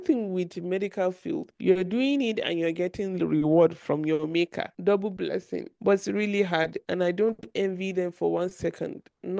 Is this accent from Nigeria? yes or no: yes; Nigeria; Being a Nigerian is really sad. Being a Nigerian is an extreme sport.